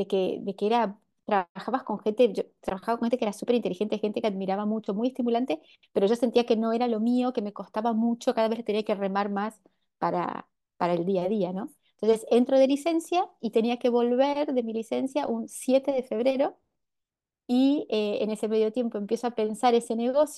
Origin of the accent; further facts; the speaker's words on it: Brazil; also born or lived in Argentina; yo me fui con 3 años, me fui a Brasil y viví toda mi vida allá en varias ciudades